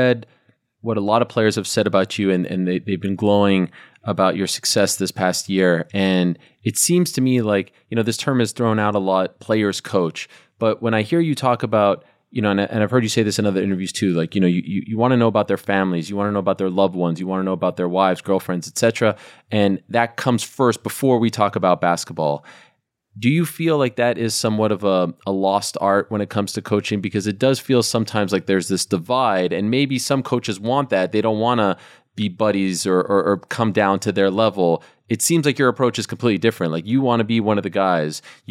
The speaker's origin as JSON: {"language": "English", "country": "Canada", "said": "a big fan of his as well, as a Canadian."}